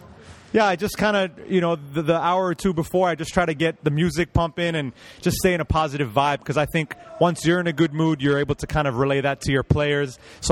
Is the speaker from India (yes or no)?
no; Japan; growing up in Japan